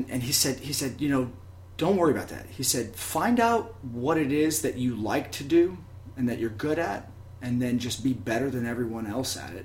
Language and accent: English; Tennessee, United States; Well, I had a childhood friend growing up in Tennessee